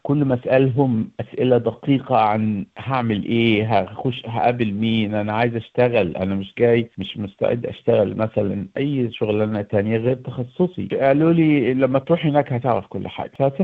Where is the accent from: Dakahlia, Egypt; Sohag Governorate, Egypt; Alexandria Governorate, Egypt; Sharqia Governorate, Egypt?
Sharqia Governorate, Egypt; born there; أنا مصري، كنت مولود في أسرة مصرية، محافظة في مصر اسمها محافظة الشرقية.